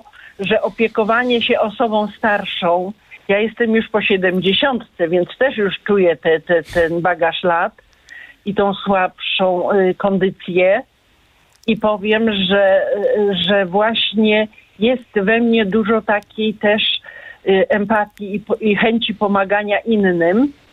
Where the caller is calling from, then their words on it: Międzyrzecz, Lubusz Voivodeship, Poland; z Międzyrzecza.